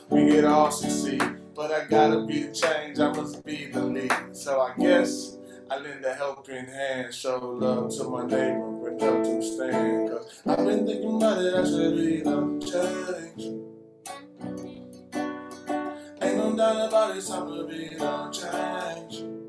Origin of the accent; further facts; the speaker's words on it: Houston, Texas, United States; also born or lived in Los Angeles / Atlanta; now in Austin, United States; Born and raised in Houston, Texas.